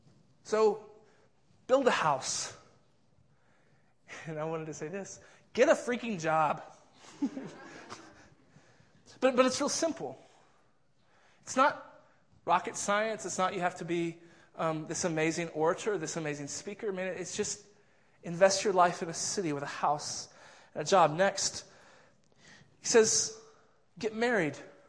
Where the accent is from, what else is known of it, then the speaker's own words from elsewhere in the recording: the South, United States; but man, where I was brought up in the South, like vocation or calling, like that's what you did when you went into ministry